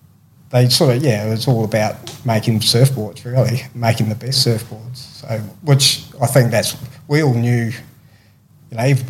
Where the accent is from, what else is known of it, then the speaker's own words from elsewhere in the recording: South Island, New Zealand; And South Island and North, I'm from the South Island of New Zealand, are two totally different countries, you know.